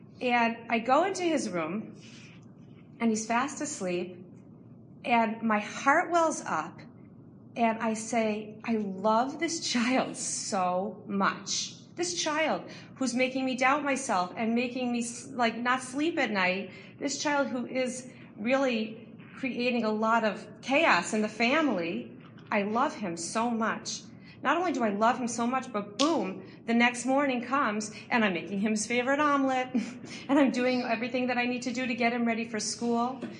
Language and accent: English; Newton, Massachusetts, United States; I have these isolated memories, a Purim party in my hometown of Newton, Massachusetts.